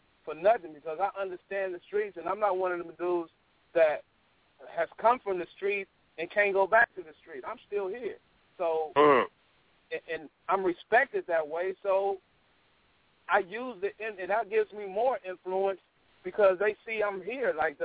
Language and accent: English; Los Angeles, California, United States; growing up in Jordan Downs, I'm not supposed to have homies in the Nickerson.